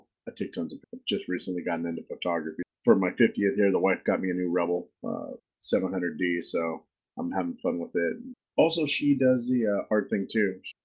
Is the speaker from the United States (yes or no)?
yes; California, United States; Yeah, like I said, I grew up in California, so my mom was a single parent